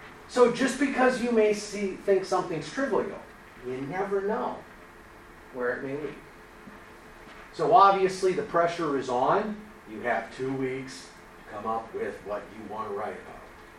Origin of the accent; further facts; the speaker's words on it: Sutton, Massachusetts, United States; I'm an elected selectman in my hometown. And in on October, on a Monday night, we have town meeting. And if you're willing to go to Sutton, Massachusetts and sit in the audience